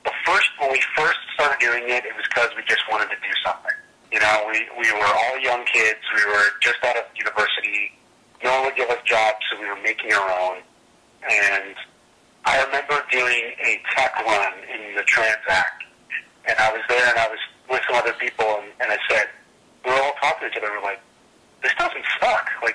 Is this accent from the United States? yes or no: no; Canada; When we're in the U.S., we don't talk too much about us being Canadian, but when we're at home, it's pretty cool, and we're pretty proud of it.